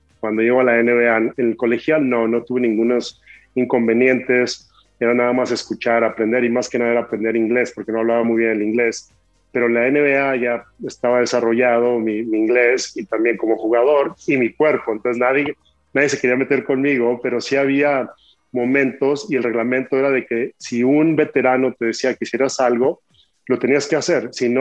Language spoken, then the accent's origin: Spanish; Mexico; now in abroad; siendo mexicano, viviendo en el extranjero.